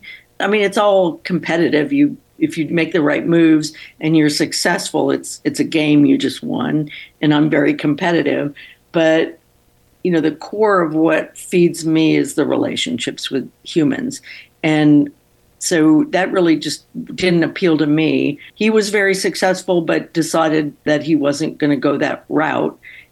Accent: Ann Arbor, Michigan, United States; I grew up in Ann Arbor, Michigan, which is it has the University of Michigan.

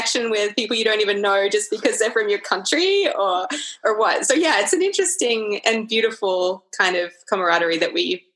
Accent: Australia; So I think I had a pretty amazing Australian childhood. I didn't really classify it as Australian when I was a child.

